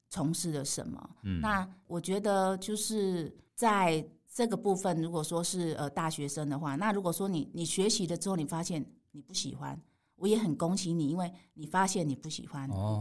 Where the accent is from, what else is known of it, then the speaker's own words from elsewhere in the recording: Changhua County, Taiwan; also born or lived in Pingtung; 其实我不是高雄人，我小时候在彰化成长，那我是屏东人。那我小时候就是在专科之前都在中部，在彰化念国中小学，然后到台中的中台一专去念检验科